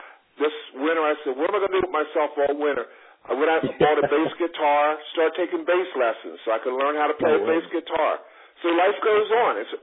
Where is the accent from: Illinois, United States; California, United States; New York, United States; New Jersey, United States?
New Jersey, United States; I'm from New Jersey.